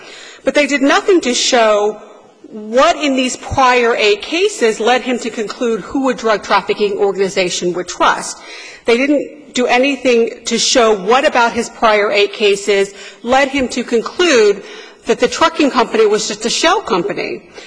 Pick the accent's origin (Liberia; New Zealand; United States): United States; Los Angeles, California; I'm not from Phoenix. I'm from Los Angeles.